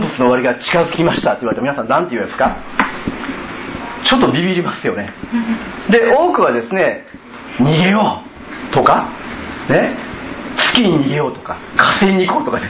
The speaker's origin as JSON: {"language": "Japanese", "region": "Kyoto", "country": "Japan", "said": "私生粋の京都人なんで"}